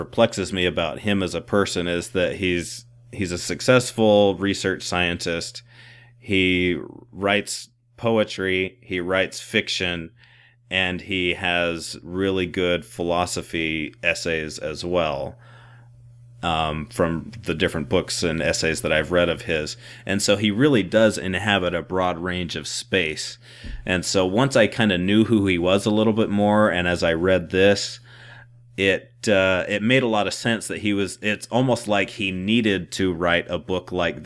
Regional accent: Syracuse, New York, United States; it reminded me of growing up in Syracuse

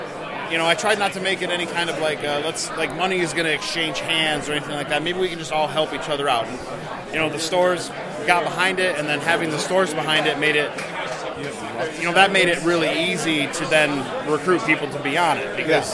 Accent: Bay City, Michigan, United States; You know, so I'm from Bay City, so Bay City, Saginaw, and Midland.

